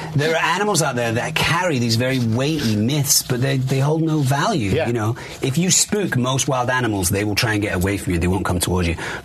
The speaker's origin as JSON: {"language": "English", "town": "Manchester", "region": "North West England", "country": "United Kingdom", "said": "I'm from Manchester"}